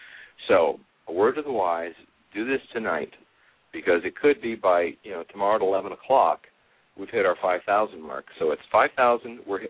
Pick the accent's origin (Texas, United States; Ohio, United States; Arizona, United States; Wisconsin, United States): Texas, United States; First of all, I'm from Texas, right?